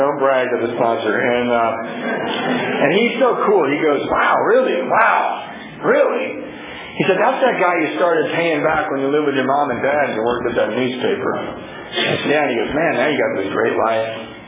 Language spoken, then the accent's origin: English; Ireland; You know, and I'm full of sarcasm. I'm Irish.